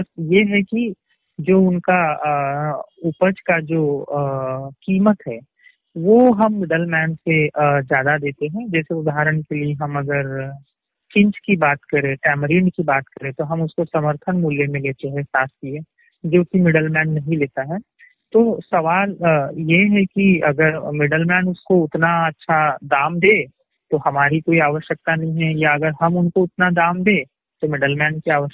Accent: Navegaon, Maharashtra, India; और मैं ग्राम नवेगांव का रहने वाला हूँ जो गोंदिया महाराष्ट्र में आता।

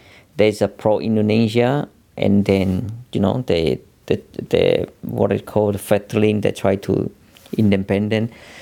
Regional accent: Timor-Leste; born there; English is a second language; Yeah, then my father born in East Timor. Then, of course, I'm born from East Timor as well.

